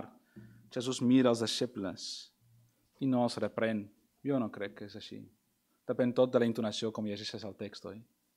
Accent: Belgium; Catalan is a second language; Soc de Bèlgica, com sabeu, no? I fem tot a bici.

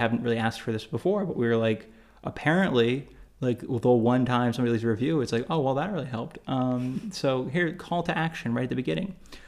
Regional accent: the South, United States; we're from the South. Is that, if you guys didn't know that, it's the y'all.

